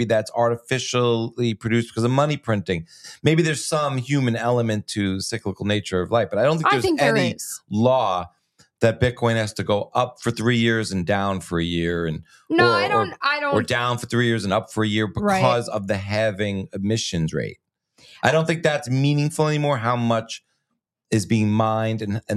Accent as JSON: {"language": "English", "region": "New York", "country": "United States", "said": "I'm from the suburbs of New York. I want to meet him."}